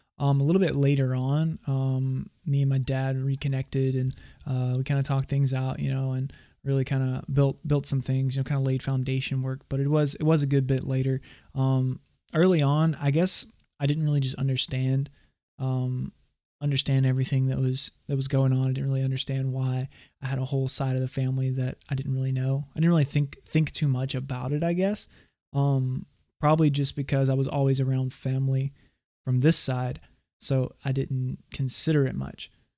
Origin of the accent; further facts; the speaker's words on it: Louisiana, United States; Well, we lived right outside of Mamou. It was like within 20 minutes drive, little rural area right out there. Turkey Creek, Lake Cove area. It's very, very small, very simp